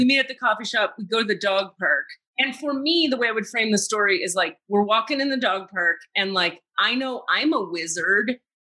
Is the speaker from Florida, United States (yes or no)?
yes; Miami, Florida, United States; I'm from Miami, so I have like a connection to the Cuban culture.